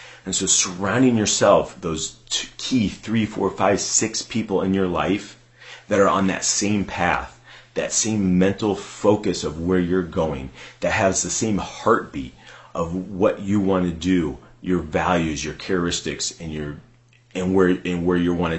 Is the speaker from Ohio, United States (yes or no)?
yes; Akron, Ohio, United States; in my hometown here in Akron, Ohio, that has been able to radically help transform and move myself forward as well. Being from Akron